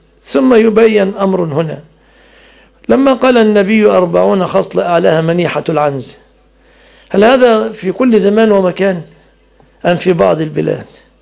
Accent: Egypt; حتى في بلادنا مصر، ليس في ألمانيا

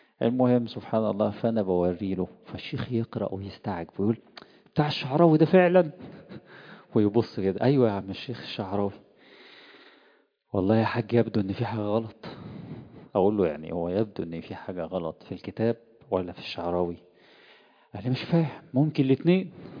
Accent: Egypt; كان احد الكبار من ائمه الأئمة الرسميين عندنا في مصر

